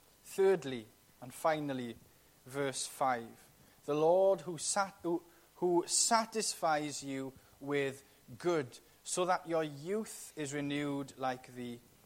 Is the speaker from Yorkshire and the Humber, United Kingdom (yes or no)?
no; Wales, United Kingdom; I remember when I was 5 years old, I come from the Gwendryth Valley, and I was unfamiliar with towns and cities.